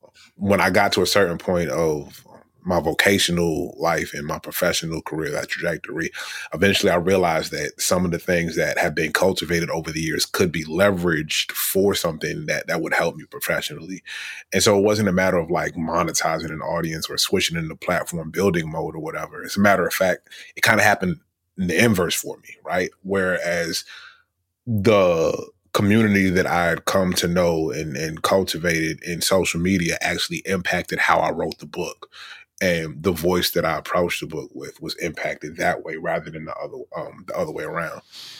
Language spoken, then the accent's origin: English; Richmond, Virginia, United States; born or raised there